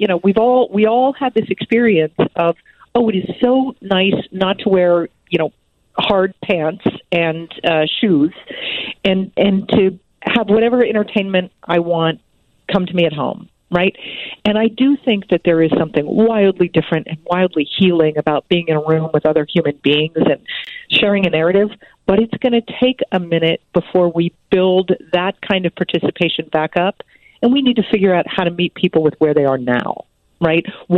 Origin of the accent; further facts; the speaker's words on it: Chicago, Illinois, United States; You know, I grew up in Chicago, and I spent a lot of formative years at the Goodman